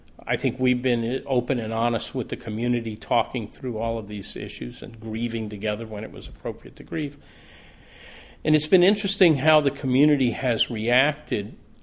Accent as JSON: {"language": "English", "region": "Texas", "country": "United States", "tie": "born or raised there", "said": "I still remember as a kid growing up in Texas, driving through the town of Waco, Texas, which is on the way between Austin and Dallas."}